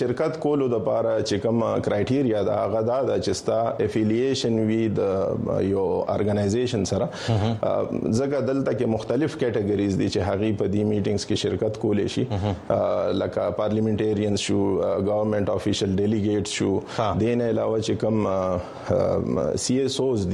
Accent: Khyber Pakhtunkhwa, Pakistan; now in Peshawar, Pakistan; زما تعلق د قبایلی سیمو او رغزې ضلع سره دی خو دا وخت مونږ په پیښور کې میشته یو

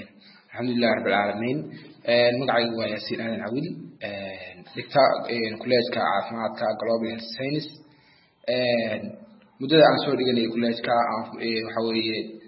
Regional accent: Sool, Somalia; horta deegaankeena ama gobolka Sool waxa iska yar goobaha caafimaadka

